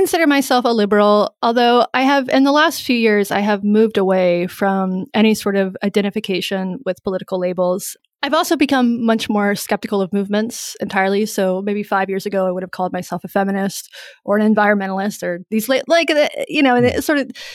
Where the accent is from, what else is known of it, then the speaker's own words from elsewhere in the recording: North Carolina, United States; No, I grew up in North Carolina in sort of a rural Appalachian area in North Carolina.